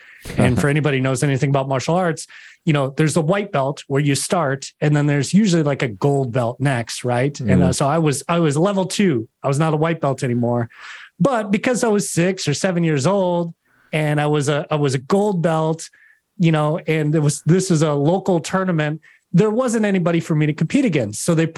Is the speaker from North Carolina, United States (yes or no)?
no; Minneapolis, Minnesota, United States; I'm from Minneapolis. I moved down to Chicago where the rest of my team was training